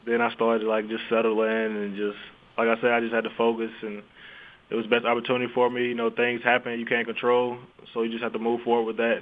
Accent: Rock Hill, South Carolina, United States; Rock Hill, South Carolina.

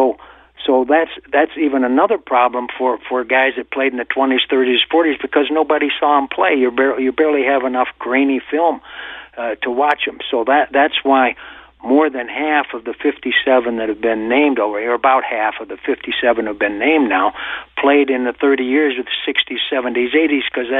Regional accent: Chicago, Illinois, United States; Now, as a Chicagoan, we shouldn't be complaining about any Bears that are left out.

